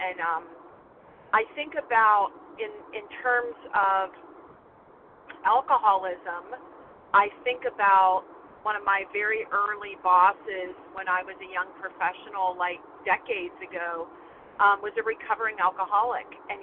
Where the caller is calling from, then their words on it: Pennsylvania, United States; Yes, and I'm calling from Pennsylvania, grateful, recovering.